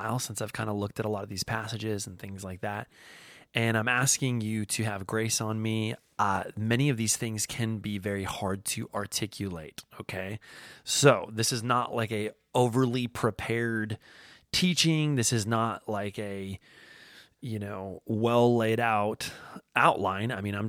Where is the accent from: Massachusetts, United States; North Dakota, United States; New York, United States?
North Dakota, United States; I remember going to the Left Behind movie at this like dollar movie theater in my hometown in North Dakota